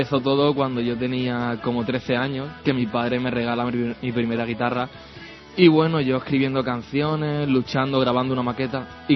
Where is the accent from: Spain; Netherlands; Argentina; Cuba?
Spain; Barcelona, Catalonia; also born or lived in Valencia; Sí, nacido en Valencia y criado en Barcelona.